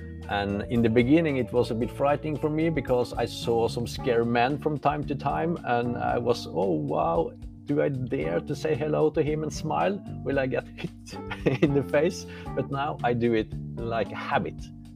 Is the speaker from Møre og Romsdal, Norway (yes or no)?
yes; Molde, Møre og Romsdal, Norway; I'm running to my hometown, Molde, a small village on the west coast of Norway.